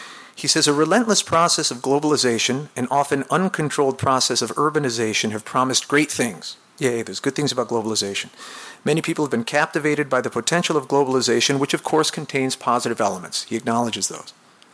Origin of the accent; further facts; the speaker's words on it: Venezuela; I grew up in Venezuela, or at least for 5 years of my life was in Venezuela.